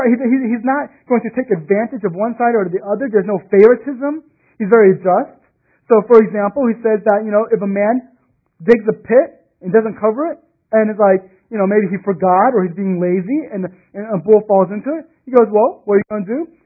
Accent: Texas, United States; And for me, being a Texan, I go, yes, that's absolutely correct, right?

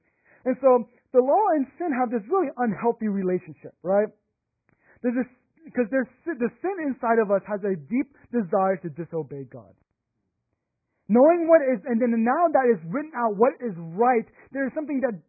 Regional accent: Sugar Land, Texas, United States; My hometown. That is where I am from. I am from Sugarland, Texas.

